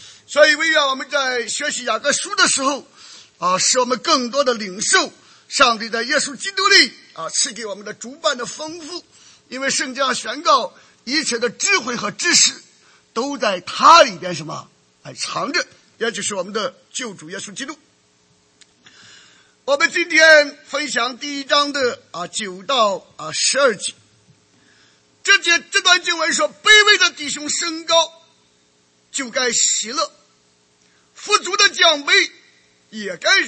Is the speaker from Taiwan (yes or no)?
no; China; 像我们中国人讲的义无什么反顾啊